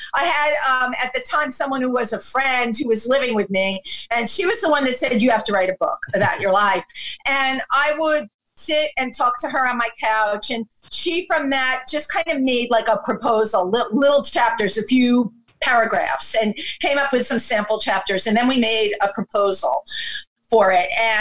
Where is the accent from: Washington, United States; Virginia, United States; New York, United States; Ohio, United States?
New York, United States; New York City; We didn't open up the book with me being a kid growing up in the Bronx.